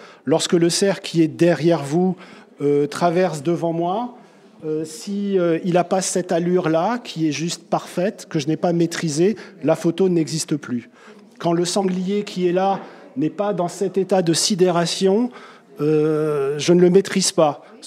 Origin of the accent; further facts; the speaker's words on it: Châtillon-Coligny, Centre-Val de Loire, France; Moi, je suis de Châtillon-Coligny.